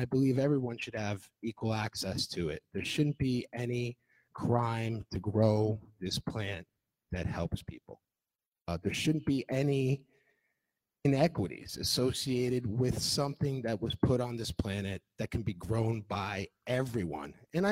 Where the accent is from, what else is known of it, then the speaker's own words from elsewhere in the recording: New Jersey, United States; so I'm Italian from New Jersey originally, so go figure. So I appreciate being able to come back here and actually speak in my home state.